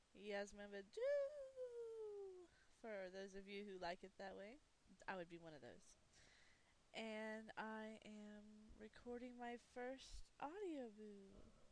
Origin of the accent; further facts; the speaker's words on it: Raleigh, North Carolina, United States; accent: southern twang; I am from Raleigh, North Carolina. So there's definitely no Canadian going on down here. But, I should be doing my old southern twang, y'all.